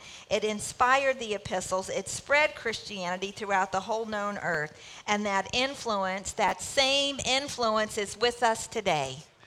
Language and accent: English; the South, United States; You know, I grew up in the South, where we were very, very polite.